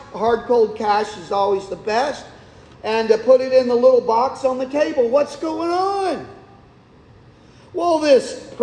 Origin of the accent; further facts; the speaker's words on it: Ireland; But anyway, I'm Irish. I blame it on that.